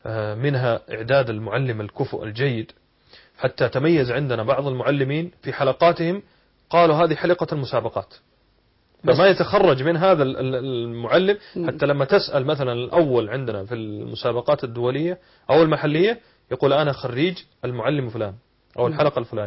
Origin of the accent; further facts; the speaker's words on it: Saudi Arabia; وأنا رأيت نماذج يعني عندنا في السعودية وحتى هنا يعني سمعت بها في مصر